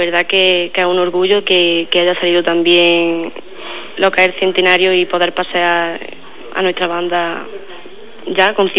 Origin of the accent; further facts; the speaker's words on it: Pedroche, Andalusia, Spain; encantada de colaborar con esta fiesta tan popular aquí en Pedroche y todo lo que sea para fomentar a mi pueblo, encantada.